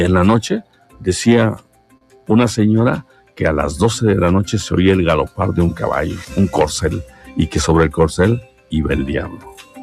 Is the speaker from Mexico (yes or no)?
yes; Zacatepec, Morelos, Mexico; Fíjese que ahí en Zacatepec, pues nosotros somos de ahí, de Zacatepec